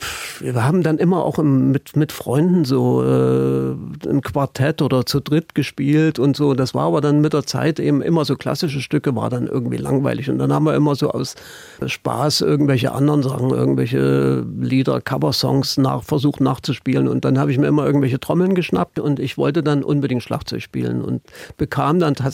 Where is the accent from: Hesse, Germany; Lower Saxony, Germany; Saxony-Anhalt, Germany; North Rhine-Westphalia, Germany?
Saxony-Anhalt, Germany; Halle; Meine Mutter war im Landestheater Halle angestellt. Und ich bin da im Theater groß geworden im Prinzip.